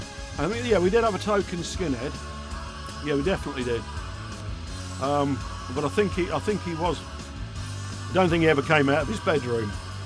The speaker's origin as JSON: {"language": "English", "town": "Yaxley", "region": "East of England", "country": "United Kingdom", "tie": "born or raised there", "said": "I mean, you've got to remember, I grew up in Yaxley."}